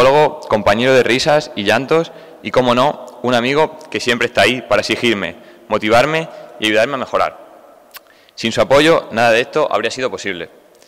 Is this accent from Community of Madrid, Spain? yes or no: no; Extremadura, Spain; Además, poder hacerlo en mi tierra, Extremadura.